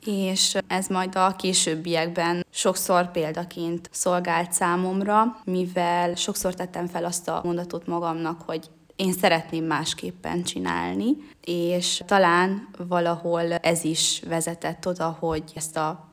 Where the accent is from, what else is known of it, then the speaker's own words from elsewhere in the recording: Marossárpatak, Mureș County, Romania; Marossárpatakon nevelkedtem, és igazi falusi gyerekkorom volt